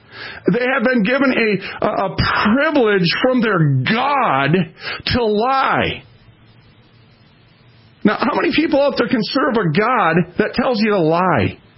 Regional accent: Minnesota, United States; I'm from Minnesota.

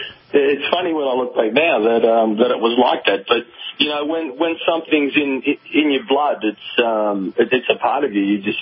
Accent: Australia; also born or lived in Italy; Well, I was actually born in Italy, and we migrated to Australia when I was almost at the age of three.

